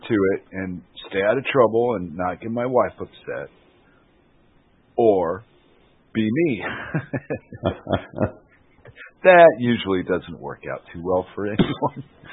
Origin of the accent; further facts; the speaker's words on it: United States; accent: American; and here I am with my American accent.